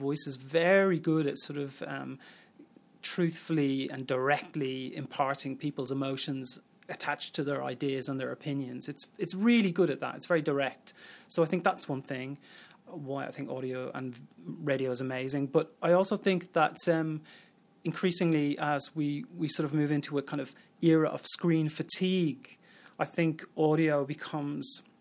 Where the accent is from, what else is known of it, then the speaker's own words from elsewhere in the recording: Dublin, Leinster, Ireland; also born or lived in Munich, Germany; I worked for a community station in Dublin when I lived there. I'm from Dublin.